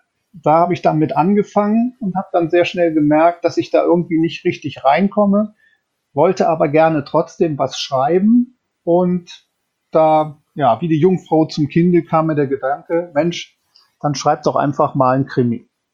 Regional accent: North Rhine-Westphalia, Germany; Tatsächlich aufgewachsen bin ich allerdings im Bergischen Land, also in der Nähe 50 Kilometer von Köln. Und dort bin ich auch zur Schule gegangen.

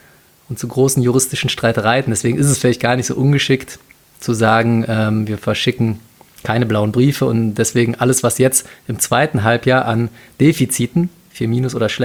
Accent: Cologne, North Rhine-Westphalia, Germany; sogar als Kölner und Karnevalist

